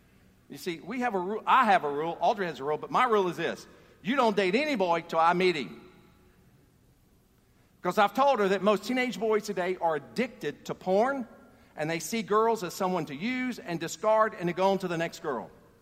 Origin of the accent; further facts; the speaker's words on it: the South, United States; I grew up in the South, and when an older person walked in the door or walked in the room, we kids were supposed to stand.